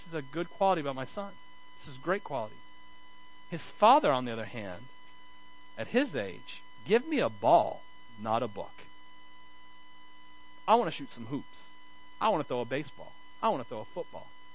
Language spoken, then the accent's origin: English; Wauchula, Florida, United States; I'd like to tell people I'm from Miami, but I only spent a little bit of time there. So the truth is I'm a Wachulian, as much as I want to deny it at the bottom of my heart.